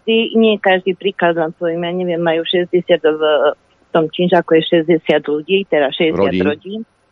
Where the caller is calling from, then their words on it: Nitra, Nitra Region, Slovakia; Sme poslucháčka z Nitry.